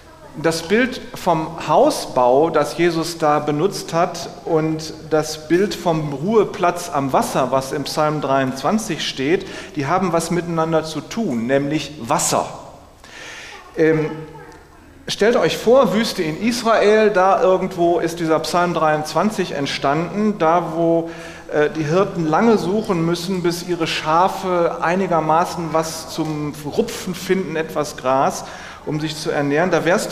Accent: Essen, North Rhine-Westphalia, Germany; in meiner Heimatstadt Essen

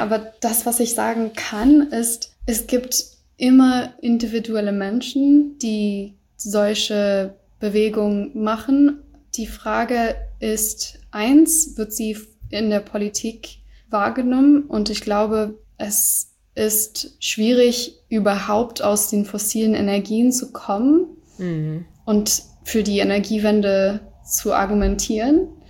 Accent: United States; also ich als Amerikanerin, wissen auch nicht, was im November passieren wird.

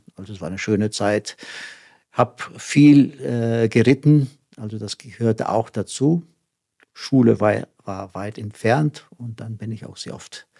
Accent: Rio Grande do Sul, Brazil; now in Neuendettelsau, Germany; Eigentlich komme ich aus Südbrasilien, denn nur Brasilien ist auch noch nicht ausreichend.

